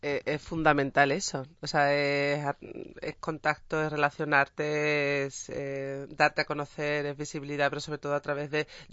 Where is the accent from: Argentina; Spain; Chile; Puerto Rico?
Spain; Seville, Andalusia; me pasa nada más decir que soy de Sevilla, cuando encima añado que soy cómica, pues imagínate. O sea, andaluza y cómica.